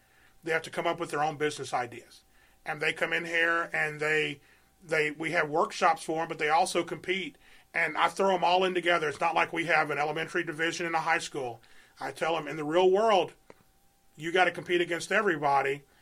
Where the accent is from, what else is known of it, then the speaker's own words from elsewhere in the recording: Mississippi, United States; I came from Mississippi in college.